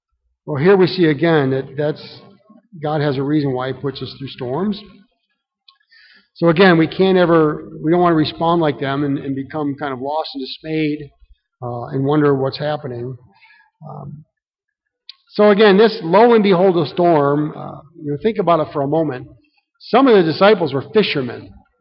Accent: Michigan, United States; Growing up in Michigan, I knew some people in church that were avid fishermen.

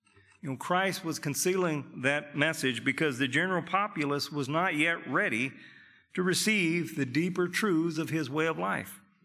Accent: Arkansas, United States; but I never ate biscuits with mustard growing up in Arkansas.

